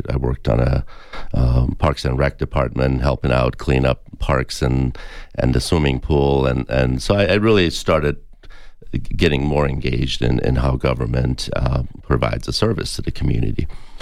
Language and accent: English; Madison, Wisconsin, United States; I grew up in Madison, Wisconsin, and lived in a small town for a while in Wisconsin and worked on a dairy farm